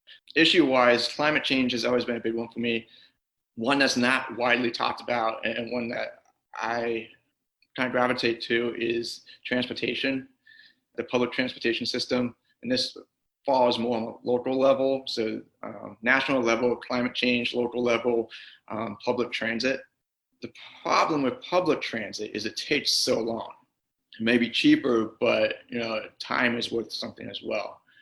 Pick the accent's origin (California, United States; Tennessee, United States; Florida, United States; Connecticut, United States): Florida, United States; I'm 27 years old. I'm from Osceola County, Florida, and I'm currently registered a Democrat.